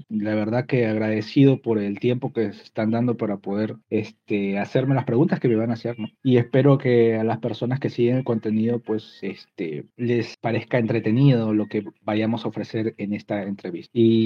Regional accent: Peru; now in Japan; y yo soy de Perú, nací en Perú, pero ya hace unos años que vivo en Japón.

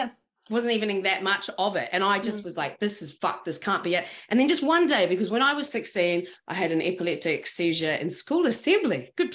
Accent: New Zealand; I'm from New Zealand. I don't give a fuck who you are or what this is in front of your name.

